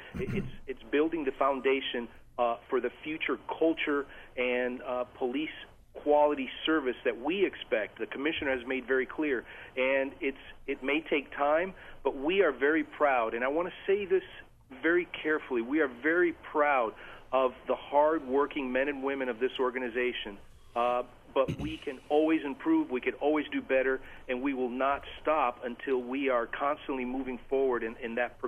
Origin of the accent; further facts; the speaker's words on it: West Coast, United States; I, unfortunately, am not from Baltimore. I come from the West Coast, but I am a Hispanic male raised in a very diverse community.